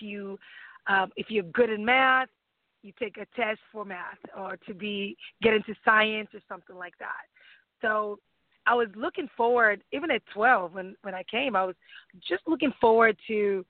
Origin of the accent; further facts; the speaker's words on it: Nigeria; now in United States; Growing up in Nigeria, having one way of thinking, and then coming to the United States or coming back to the United States with that way of thinking